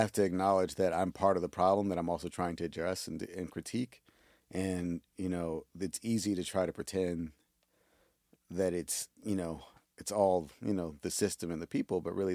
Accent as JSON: {"language": "English", "town": "New York City", "region": "New York", "country": "United States", "tie": "born or raised there", "said": "Actually, growing up in New York City, I mean, when I was a kid, maybe like everyone right."}